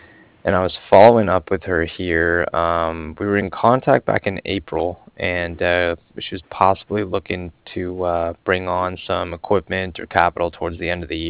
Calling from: Cardiff, Wales, United Kingdom

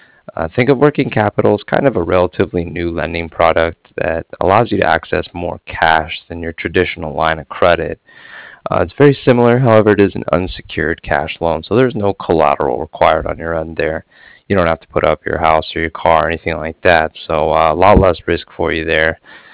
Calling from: Cardiff, Wales, United Kingdom

